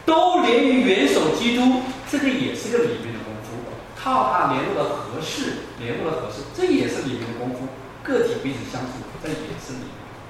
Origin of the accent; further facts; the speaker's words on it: China; 求人不如求己，对不对？这是我们中国人的话。